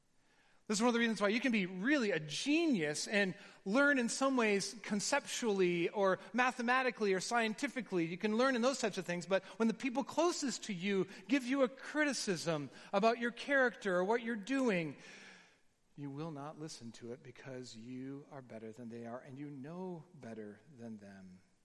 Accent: United States; I told him that I was from America

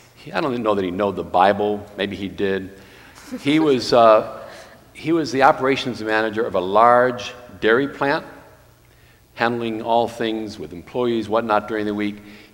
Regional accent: Worcester, Massachusetts, United States; I just have this image in my mind right now of my 12th grade Sunday school class in my church growing up in Worcester.

